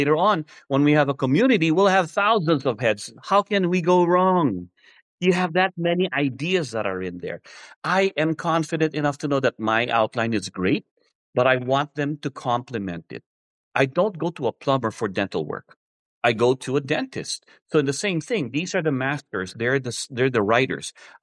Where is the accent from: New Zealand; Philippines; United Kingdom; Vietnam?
Philippines; now in United States; Growing up in the Philippines, I couldn't afford them. Now I migrated to the U.S., totally different world.